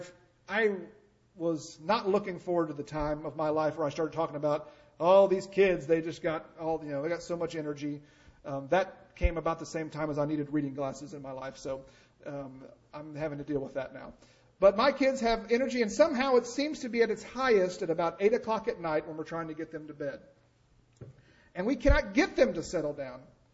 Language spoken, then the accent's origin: English; United States; And I feel like that as an American, that with all of the blessings that I've had throughout my life